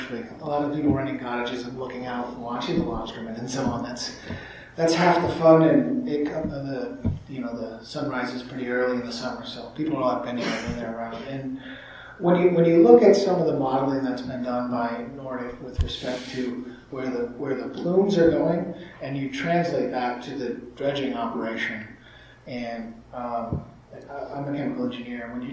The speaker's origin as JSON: {"language": "English", "town": "Northport", "region": "New York", "country": "United States", "said": "from Northport."}